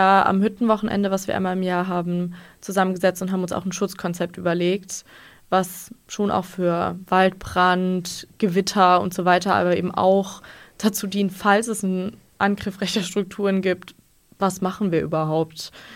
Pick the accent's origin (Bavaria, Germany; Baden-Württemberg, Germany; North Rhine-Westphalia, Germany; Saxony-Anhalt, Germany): Baden-Württemberg, Germany; Lörrach; Es ist ein bisschen lustig, weil ich bin aus Lörrach